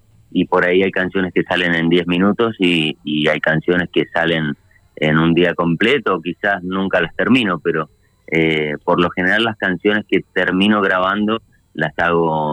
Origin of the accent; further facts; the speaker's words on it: Argentina; yo vengo de Argentina y ahí mi música suena en Argentina, en las radios